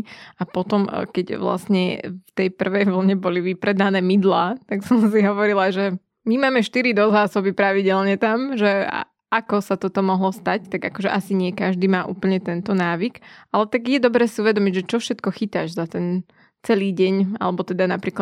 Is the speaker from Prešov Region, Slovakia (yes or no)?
no; Nitra, Nitra Region, Slovakia; Ja som z Nitry